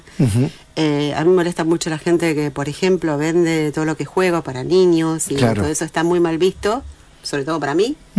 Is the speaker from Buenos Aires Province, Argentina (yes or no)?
no; Santa Fe, Argentina; yo soy muy santafesina, quecha, guaraní y mocoví